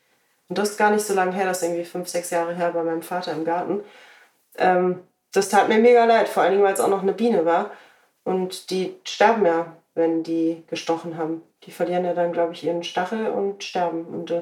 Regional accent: Brühl, North Rhine-Westphalia, Germany; Weil ich bin ja in Brühl aufgewachsen, das neben Hürth liegt.

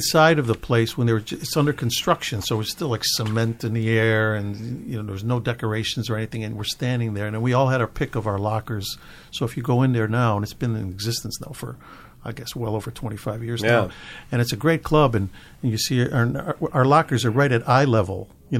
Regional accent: Chicago, Illinois, United States; thank God I'm being from Chicago and growing up, you know, he grew up on the South Side, I grew up on the West Side.

